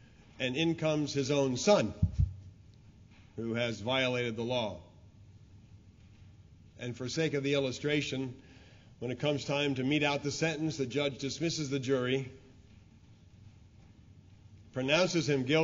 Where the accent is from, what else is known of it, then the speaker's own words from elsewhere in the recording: Philadelphia, Pennsylvania, United States; I grew up in Philadelphia, and I was too young at that time to understand what a rescue mission was